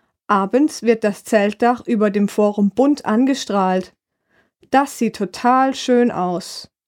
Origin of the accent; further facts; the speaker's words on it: Cologne, North Rhine-Westphalia, Germany; Ich komme aus Köln und bei uns steht natürlich der Kölner Dom.